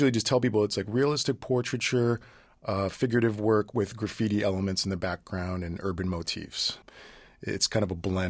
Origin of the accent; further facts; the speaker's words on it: Canada; growing up in Canada, there was there wasn't really a lot to do because the winters were long.